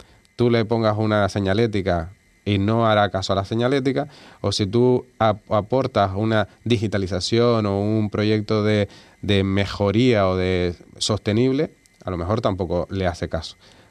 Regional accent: Fuerteventura, Canary Islands, Spain; es verdad que yo me he visitado todas las islas del archipiélago, pero siendo majorero, tengo una especial sensibilidad por la isla de Fuerteventura

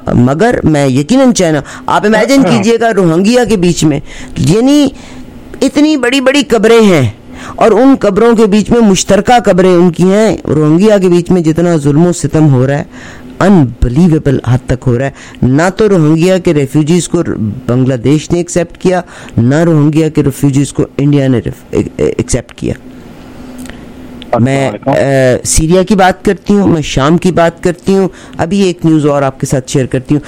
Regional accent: Pakistan; now in Canada; میں تو حالانکہ میں پاکستانی ہوں مگر میں یہ نہیں کہتی

